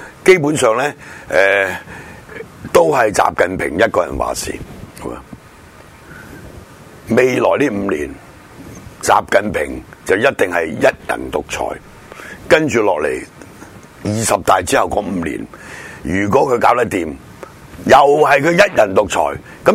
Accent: Hong Kong; 咁就真係唔係我哋香港人啊

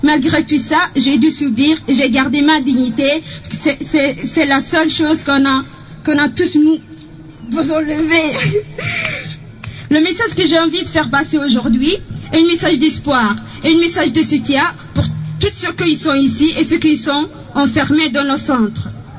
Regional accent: Somalia; now in Belgium; je viens de Somalie. J'ai deux enfants qui sont nés ici et je suis en Belgique depuis maintenant 10 ans.

